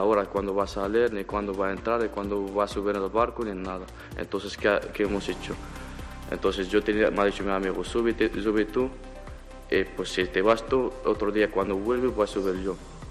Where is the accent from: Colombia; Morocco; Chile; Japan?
Morocco; Spanish is a second language; now in Spain; Como que soy marroquí